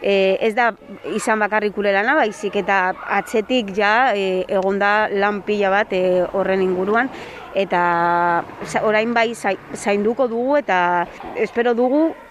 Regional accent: Basque Country, Spain; Guk ijituak bezala ere euskaldunak gara eta horrela sentitzen gara. Ijitu euskaldunak eta euskara gurea bezala sentitzen dugu.

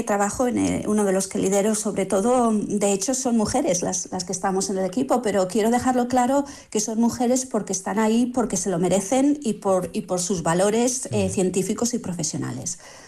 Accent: Vitoria, Basque Country, Spain; now in United Kingdom; es un orgullo siempre el volver a mi tierra y por supuesto los minutos, las horas, los días preciosos que puedo pasar con mi familia, con mis amigas en Vitoria.

